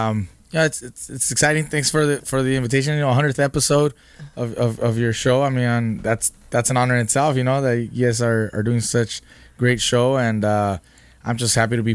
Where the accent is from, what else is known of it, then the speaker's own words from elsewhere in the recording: Oxnard, California, United States; Growing up in Oxnard, my parents were working in the strawberry fields.